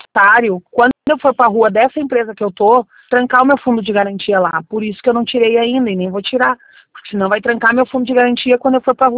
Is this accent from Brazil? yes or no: yes; Rio Grande do Sul, Brazil; Pois é, eu sou do Rio Grande do Sul. Eu moro aqui numa cidade